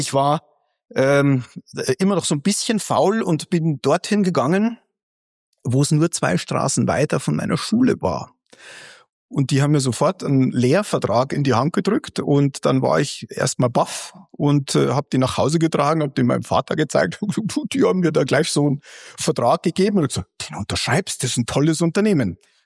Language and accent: German; Tutzing, Bavaria, Germany; also born or lived in Germering; ich habe nie in München selbst gewohnt. Also ich habe immer drumherum gewohnt, bin aufgewachsen in Tutzing am Starnberger See, also sehr schön. Wurde dann verschleppt nach Germering